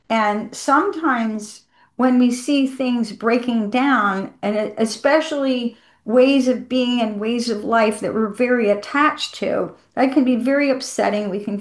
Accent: the South, United States; And I grew up in the American South.

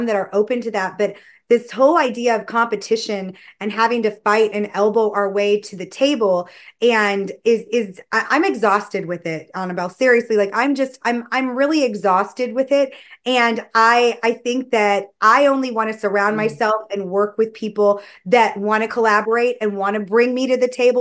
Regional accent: Florida, United States; moved away as an adult; I'm actually originally from Florida. I'm from a very small town. And after college, I went to Washington, D.C.

